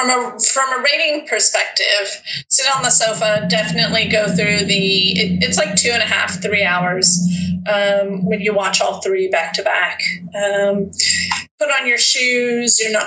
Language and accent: English; the South, United States; growing up in the South